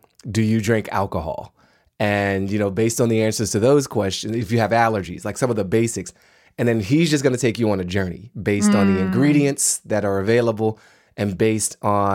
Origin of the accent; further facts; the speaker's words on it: Washington, District of Columbia, United States; I grew up in Washington, D.C. in the 1980s. I was born in the wonderful year of 1977.